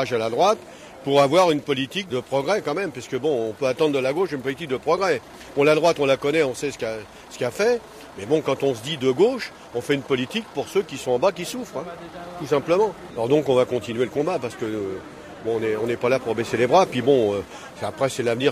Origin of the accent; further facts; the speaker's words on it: Centre-Val de Loire, France; De l'Indre, la Brenne.